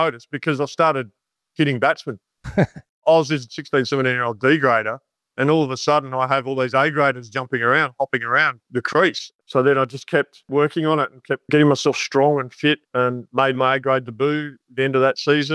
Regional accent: Adelaide, South Australia, Australia; born or raised there; also born or lived in Sydney

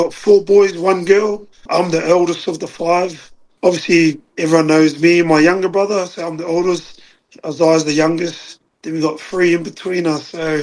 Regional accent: Pomare, Wellington, New Zealand; I was born in New Zealand in Lower Heart Hospital, and then I sort of grew up in a little area called Pumare. You know, it was pretty rough, man, full of mobs.

